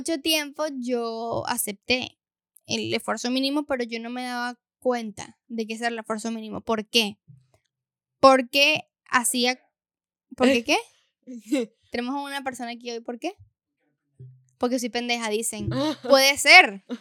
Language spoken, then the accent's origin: Spanish; Venezuela; yo soy venezolana, por eso hago el ejemplo.